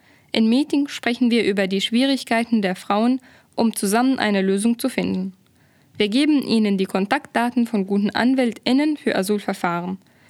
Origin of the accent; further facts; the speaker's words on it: Cameroon; German is a second language; Ich komme aus dem Kamerun